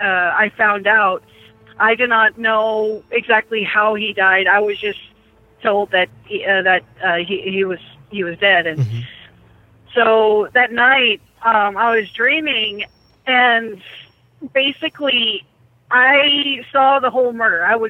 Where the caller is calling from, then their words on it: California, United States; I'm from California.